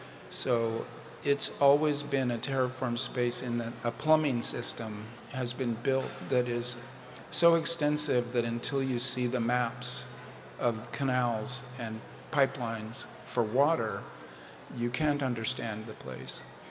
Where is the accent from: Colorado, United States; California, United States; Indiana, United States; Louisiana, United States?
California, United States; I say because if you grew up in California, when I grew up in California, you become a science fiction writer in order to have a fidelity to the real.